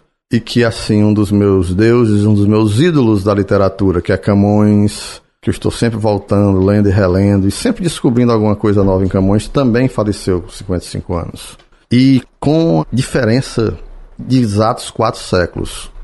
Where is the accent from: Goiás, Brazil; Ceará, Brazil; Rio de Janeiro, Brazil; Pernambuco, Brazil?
Ceará, Brazil; Acaraú; eu sou natural do Acaraú, que é uma cidade...